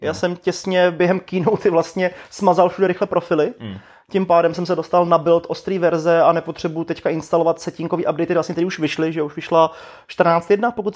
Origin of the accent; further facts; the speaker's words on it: Hradec Králové, Hradec Králové Region, Czechia; now in Prague, Czechia; která vím, že jedna je v Hradci, odkud pocházím a jezdím tam pravidelně, co je tady v Praze.